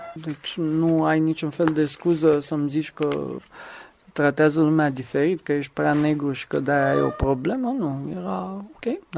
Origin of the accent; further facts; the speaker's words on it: Craiova, Dolj, Romania; also born or lived in Caransebeș; Familia e amestecată din Budrea, taică-mi vine din Ghelmegea, am crescut în Caransebeș, după aceea în Craiova, deci e mai amestecat.